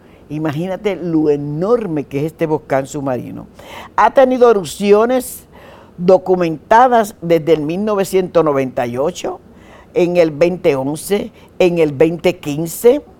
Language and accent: Spanish; Dominican Republic; Eso me pasaba a mí cuando yo vivía en la República Dominicana, porque ustedes saben que yo soy dominicana.